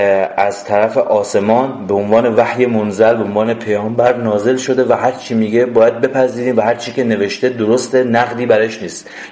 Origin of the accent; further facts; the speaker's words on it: Iran; در وهله اول من یه ایرانیم و نمیتونم از ایرانی بودنم فرار کنم